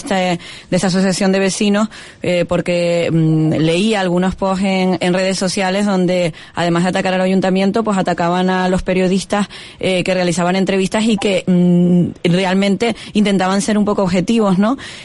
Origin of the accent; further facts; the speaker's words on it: Arona, Canary Islands, Spain; yo soy de Arona, yo conozco el Fraile, yo tengo familia viviendo en el Fraile.